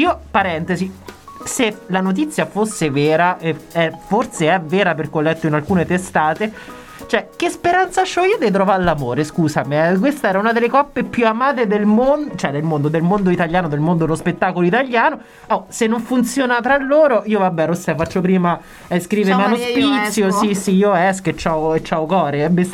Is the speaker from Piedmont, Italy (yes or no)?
no; Rome, Lazio, Italy; mo lo dico proprio da romano